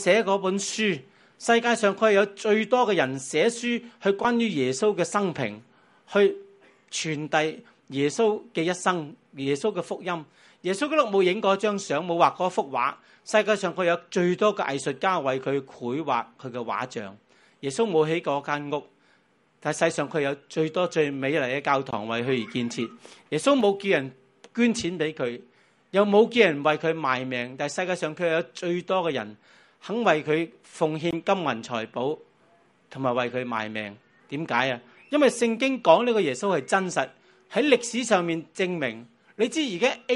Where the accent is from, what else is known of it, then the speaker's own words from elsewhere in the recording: Hong Kong; 我哋香港人最明嘅认罪系咩？系碌卡啫嘛